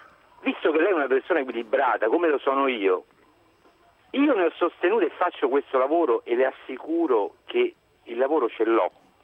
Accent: Rome, Lazio, Italy; sono di Roma, sono juventino

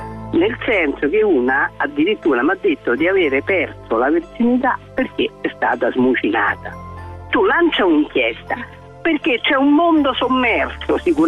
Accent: Romania; Se ti dico che sono rumeno.

